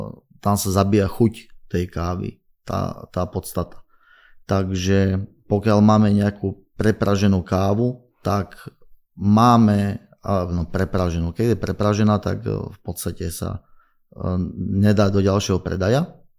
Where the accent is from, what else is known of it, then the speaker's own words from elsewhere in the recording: Záhorie, Slovakia; A keďže som zo Záhoria